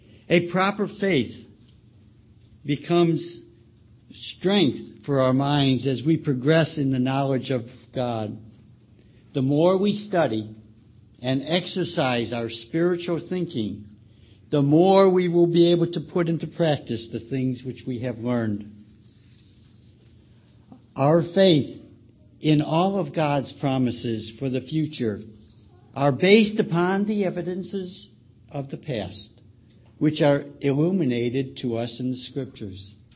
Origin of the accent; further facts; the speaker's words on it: Chicago, Illinois, United States; I'll beat Brother Joe out, since we're both from Chicago, to bring you the love and greetings of your brethren in Chicago